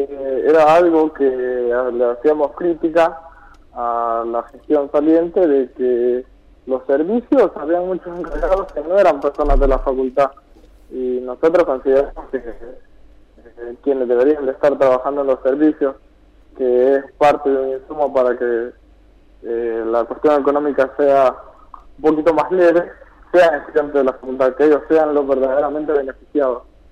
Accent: El Salvador; now in La Plata, Argentina; Exactamente, sí, yo soy de El Salvador, nací ya en el 2013 en la línea de Argentina, y bueno, acá estoy ya estudiando

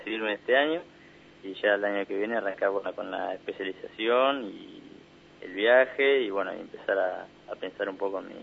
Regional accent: Viedma, Río Negro, Argentina; now in La Plata, Argentina; Soy de Viedma, Río Negro.

